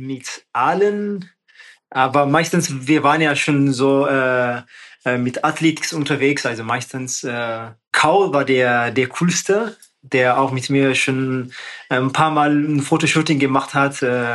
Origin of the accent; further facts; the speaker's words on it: Kenya; ich bin ja auch schon in Ostafrika geboren und in einem kleinen Dorf. Und da bin ich mal auch immer zur Schule zu Fuß gegangen, so wie auch jede Kinder in Kenia.